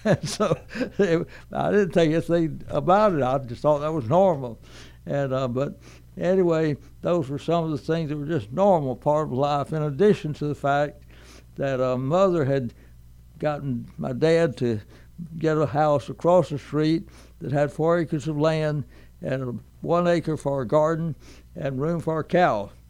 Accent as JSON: {"language": "English", "town": "Troy", "country": "United States", "tie": "born or raised there", "said": "And so I did not like that part of growing up in Troy. But overall, it was a delight."}